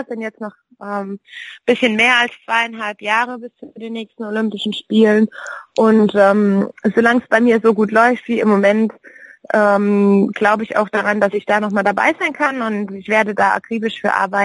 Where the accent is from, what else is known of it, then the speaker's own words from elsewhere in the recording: Kaiserslautern, Rhineland-Palatinate, Germany; Ja, ich bin hier groß geworden. Ich komme aus Kaiserslautern, das ist meine Heimat